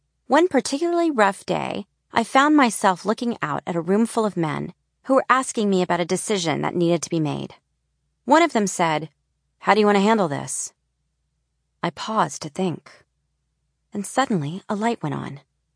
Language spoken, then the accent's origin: English; the South, United States; But in my voice that day, I heard all the women I knew growing up in the South.